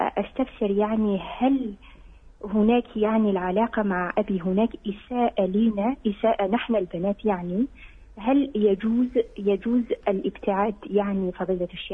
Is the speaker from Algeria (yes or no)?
yes; Algeria; now in France; أنا أسكن في فرنسا وهو في الجزائر، أنا جزائرية عندي جنسيتين جزائرية.